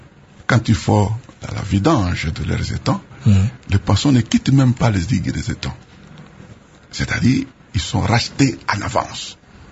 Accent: Tshopo, DR Congo; à Kisangani, Wanyalukula chez moi, à la Tchopo, à Isangui et partout.

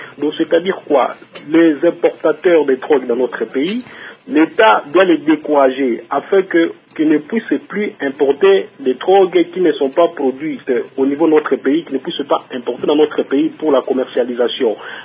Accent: Kampala, Central Region, Uganda; personnellement, je viens du Kampala, où j'ai traversé la frontière entre Ouganda et Rwanda, la frontière de Katuna.

